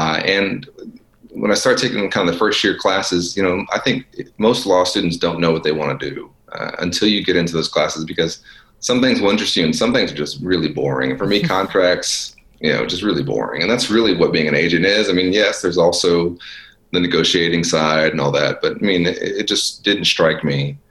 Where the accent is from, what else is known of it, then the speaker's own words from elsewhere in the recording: Dallas, Texas, United States; in my high school and growing up in Dallas, if you were smart, people said you should be a doctor or a lawyer.